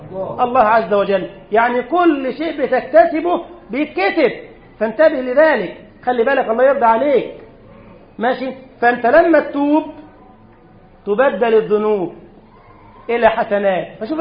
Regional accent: Egypt; بلدنا مصر الان نسال الله السلامه

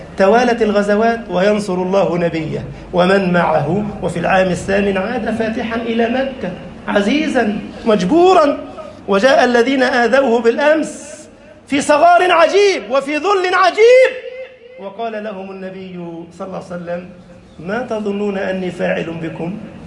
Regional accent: Egypt

